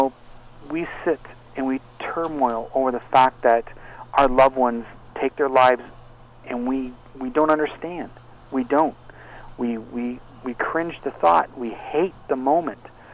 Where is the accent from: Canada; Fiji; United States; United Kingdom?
Canada; Now, I'm Canadian